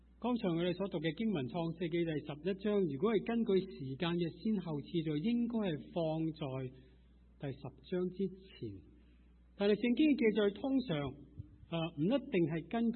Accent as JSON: {"language": "Cantonese", "region": "Guangdong", "country": "China", "said": "虽然我哋同样都系广东人，但系广东人里边其实亦都有相当多嘅方言啦。"}